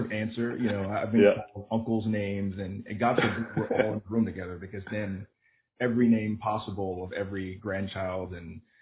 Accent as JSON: {"language": "English", "town": "Hertford", "region": "North Carolina", "country": "United States", "tie": "born there", "said": "So I was born in a really, really tiny town called Hertford, North Carolina."}